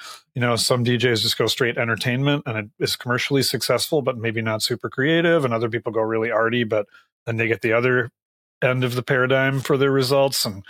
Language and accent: English; Minnesota, United States; Basically, I grew up in Minnesota, and that I happen to be like right down the street from … where I grew up in the 70s.